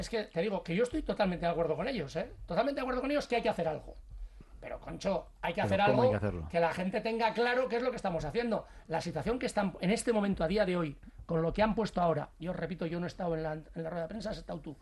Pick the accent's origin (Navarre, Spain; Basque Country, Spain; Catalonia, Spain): Basque Country, Spain; ¿Quiénes son vascos? Todos los que somos vascos.